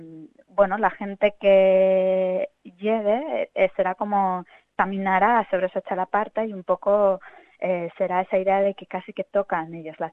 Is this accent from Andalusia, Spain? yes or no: no; Logroño, La Rioja, Spain; yo crecí en La Rioja, que justamente está muy cerca, en frontera con el País Vasco, y en Logroño concretamente, y entonces estudié la carrera de arquitectura en Barcelona.